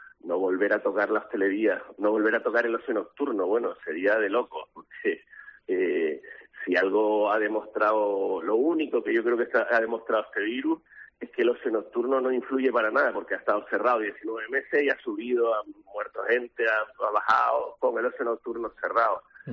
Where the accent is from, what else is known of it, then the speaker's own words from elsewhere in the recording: Canary Islands, Spain; preocupados como canario por la imagen que se pueda dar